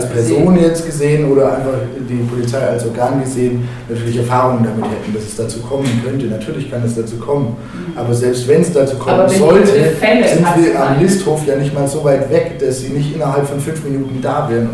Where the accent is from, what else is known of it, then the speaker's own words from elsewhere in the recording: Baden-Württemberg, Germany; ich selber komme von der Schwäbischen Alb, aber uns ist Reutlingen auch wichtig.